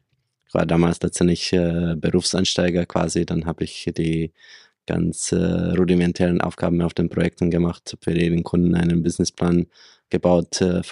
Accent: Czechia; German is a second language; also born or lived in Prague; ich bin 34 Jahre alt, habe 3 Kinder, bin aus Tschechien vom Ursprung her, habe dort auch studiert, internationalen Handel an der Prager Wirtschaftsuni

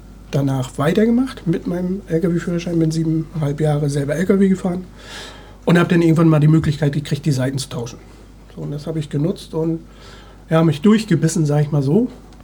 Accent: Wismar, Mecklenburg-Vorpommern, Germany; now in Hamburg, Germany; Nee, ich wohne jetzt seit 20 Jahren hier. Sehr glücklich. Groß geworden, beziehungsweise meine Kindheit habe ich im Raum Wismar verbracht. Bin ich auch sehr stolz drauf eigentlich. Bin Ostseekind

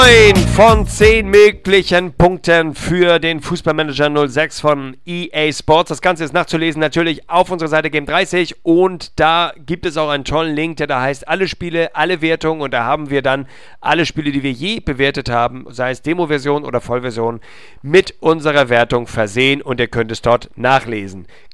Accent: Hamburg, Germany

